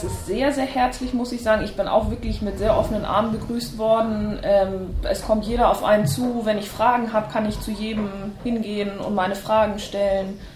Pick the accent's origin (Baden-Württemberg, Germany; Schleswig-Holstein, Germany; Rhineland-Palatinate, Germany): Schleswig-Holstein, Germany; Flensburg; ich komme aus Flensburg, bin 30 Jahre alt